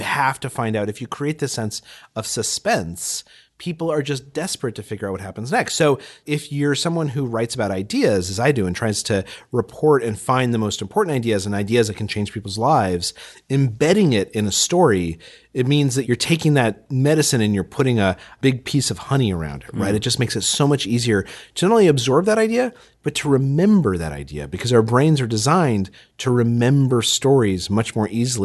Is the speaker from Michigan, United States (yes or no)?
no; Albuquerque, New Mexico, United States; moved away as an adult; I grew up in New Mexico, in Albuquerque, New Mexico, and I left New Mexico to go to Yale.